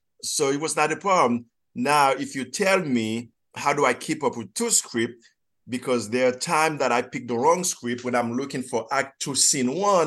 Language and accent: English; Haiti; And I grew up in Haiti.